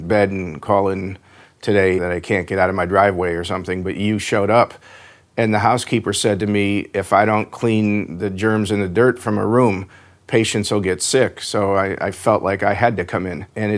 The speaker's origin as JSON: {"language": "English", "town": "Chicago", "region": "Illinois", "country": "United States", "tie": "born or raised there", "said": "Well, I was born and raised in Chicago. Born there, graduated from high school there."}